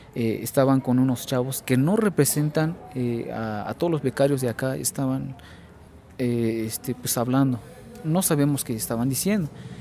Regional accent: Chiapas, Mexico; Nosotros somos becarios de la Secretaría de Pueblos y Culturas Indígenas. Venimos de 11 delegaciones del estado de Chiapas.

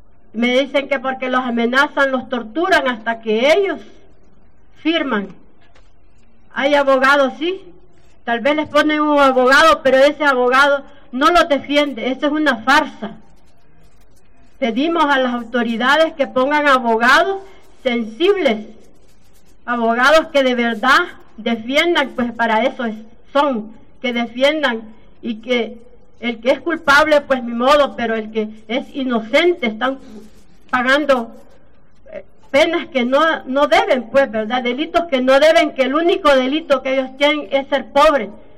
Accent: El Salvador; vengo del país de El Salvador.

